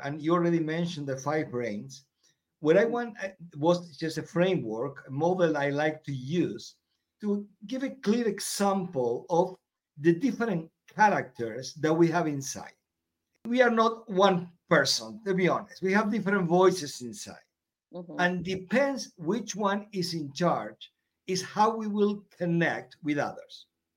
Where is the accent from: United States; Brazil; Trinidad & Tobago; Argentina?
Argentina; English is a second language; moved away as an adult; now in Europe; Just in a nutshell, born and raised in Argentina.